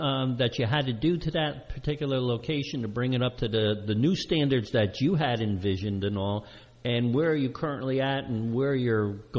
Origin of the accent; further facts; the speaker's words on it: Califon, New Jersey, United States; I remember growing up on Mount Grove Road there